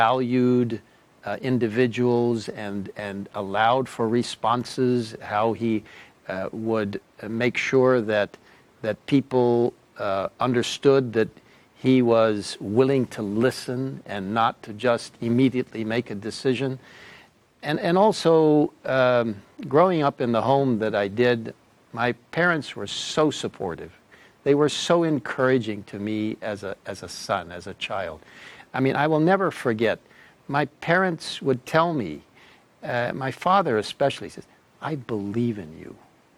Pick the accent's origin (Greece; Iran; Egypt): Egypt; Cairo, Cairo Governorate; also born or lived in United States; I grew up in Cairo, Egypt. In essence, I knew nothing about the world except for Egypt. I knew about the United States, but I had never been to the United States except that I was born in the United States on a furlough.